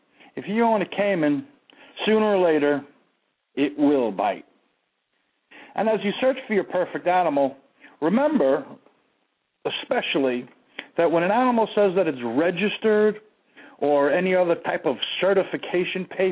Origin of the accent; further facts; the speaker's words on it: Jackson Heights, New York, United States; Richard Daynor and I grew up together in Jackson Heights, went to the same school, junior high school, public school